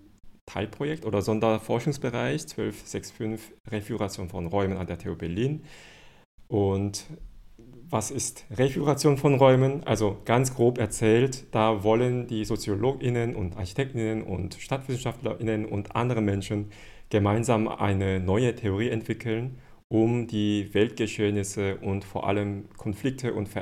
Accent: Seoul, South Korea; ich arbeite spezifisch in Seoul, Südkorea, wo ich herkomme

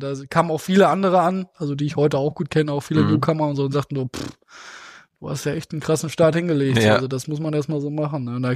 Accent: Beelen, North Rhine-Westphalia, Germany; wo ich komme ja aus Beelen, ist ja auch kein Geheimnis

